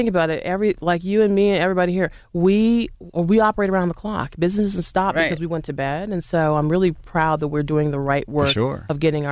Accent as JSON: {"language": "English", "town": "Boston", "region": "Massachusetts", "country": "United States", "tie": "born or raised there", "said": "I used to sing a lot at Fenway when I grew up in Boston."}